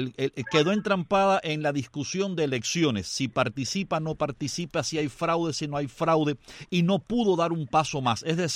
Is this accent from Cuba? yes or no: yes; Cuba; moved away; somos cubanos y conocemos muy bien cómo sucedió en Cuba